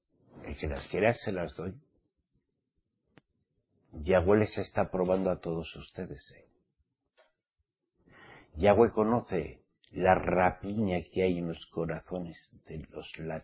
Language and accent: Spanish; Spain; born there; Hace 64 años yo nací en España, del vientre de mi mamá, y vine muerto espiritualmente, enseñado en el cristianismo católico.